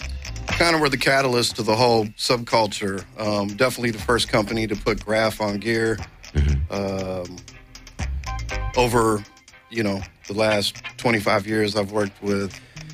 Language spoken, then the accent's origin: English; Los Angeles, California, United States; In L.A., kind of Hollywood area. Hung out at Fairfax, but didn't officially go there.